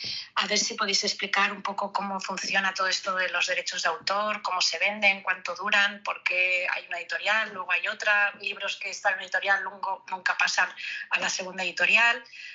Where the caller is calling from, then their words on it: Barcelona, Catalonia, Spain; de Barcelona